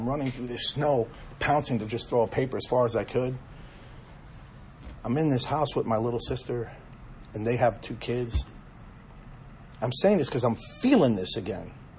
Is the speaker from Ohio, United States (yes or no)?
no; New York City, New York, United States; Growing up in New York City, fighting everyone, fighting everything.